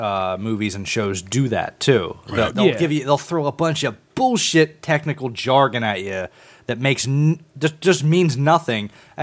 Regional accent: United States; I'm American.

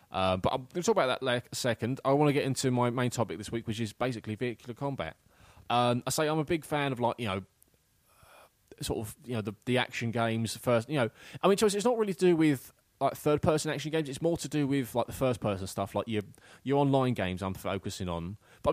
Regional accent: England, United Kingdom; I'm being an English bloke, I don't drink tea

